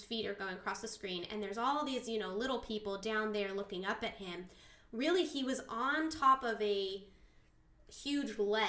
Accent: California, United States; you know, we're from Southern California. We know a mountain when we see one

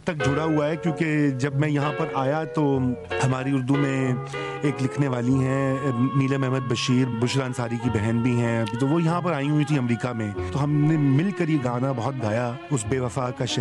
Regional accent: Lahore, Punjab, Pakistan; جب ہم بچپن میں اس زمانے میں لاہور میں چونکہ میری پرورش ہوئی, تو وہاں پر گرمیوں کی رات میں چھت پر سویا جاتا تھا

